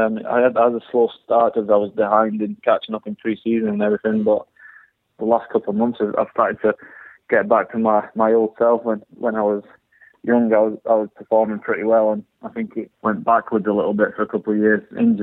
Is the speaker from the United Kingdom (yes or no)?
yes; United Kingdom; being British